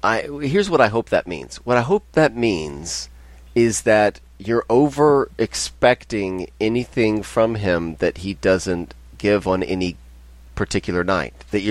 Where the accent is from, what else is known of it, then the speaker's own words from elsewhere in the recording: Houston, Texas, United States; my progressing from growing up in Houston as a Rockets fan and divorcing that Houston franchise